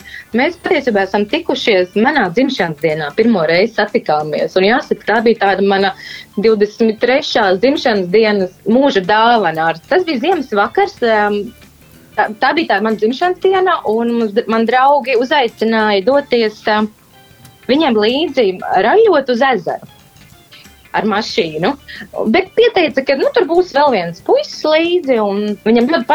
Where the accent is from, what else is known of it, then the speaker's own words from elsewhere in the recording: Jelgava, Zemgale, Latvia; es pati esmu no Jelgavas, bet jā, sākās studiju gadu un es pārcēlos uz Rīgu